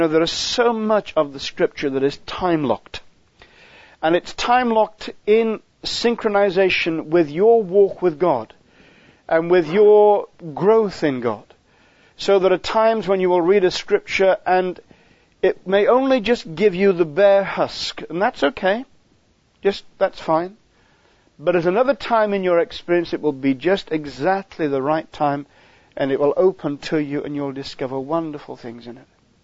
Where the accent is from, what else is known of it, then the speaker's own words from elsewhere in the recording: Stoke-on-Trent, West Midlands, United Kingdom; I come originally from Stoke-on-Trent.